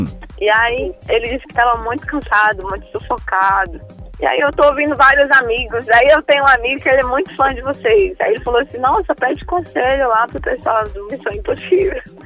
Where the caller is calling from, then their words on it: Brasília, Federal District, Brazil; Eu falo de Brasília.